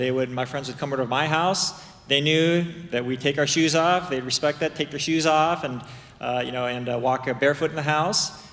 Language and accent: English; Chicago, Illinois, United States; My folks were immigrants, first generation immigrants to the States in the early 70s. And I was born stateside in the Chicagoland area.